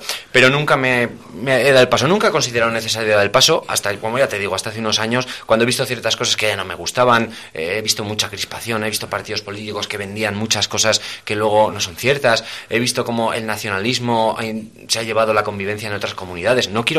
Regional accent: Tudela, Navarre, Spain; Yo me siento muy navarro, me siento tudelano y me siento muy español.

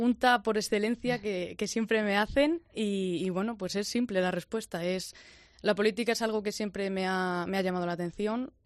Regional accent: San Salvador de Palazuelo, Castile and León, Spain; los estudio de manera online desde mi pueblo, desde Sanabria, y encantada

